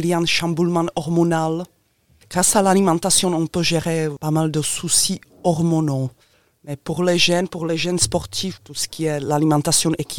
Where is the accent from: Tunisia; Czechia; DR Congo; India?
Czechia; French is a second language; moved away as an adult; now in France; Je viens de la République tchèque, j'ai commencé le sport là-bas, j'ai passé mon diplôme en République tchèque. Puis en arrivant en France, comme le sport c'est la langue universelle, je ne parlais pas bien français